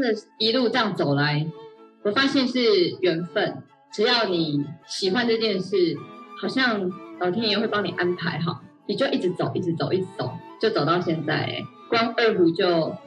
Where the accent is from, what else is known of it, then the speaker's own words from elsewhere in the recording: Taichung, Taiwan; also born or lived in Taipei; 我是台中人，然后我就到台北去念国立艺专台艺。